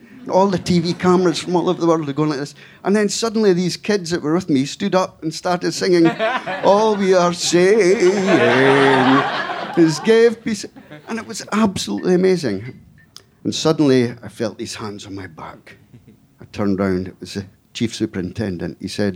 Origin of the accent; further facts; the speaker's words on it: Scotland, United Kingdom; Now, I had no idea which bottle he was talking about. I come from Scotland. I'd never heard this phrase before.